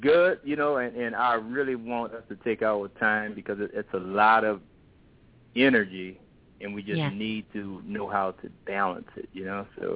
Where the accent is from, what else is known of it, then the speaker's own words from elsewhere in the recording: New Orleans, Louisiana, United States; I'm from New Orleans, and I really didn't understand the history to that magnitude.